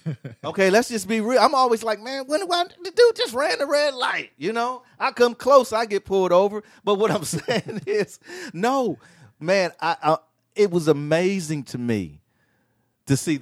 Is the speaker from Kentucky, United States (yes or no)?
no; Milwaukee, Wisconsin, United States; I'm from Milwaukee. I know the church he goes to.